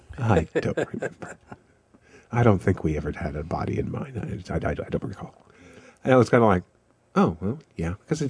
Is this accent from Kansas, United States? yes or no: yes; Wichita, Kansas, United States; I'm from Wichita.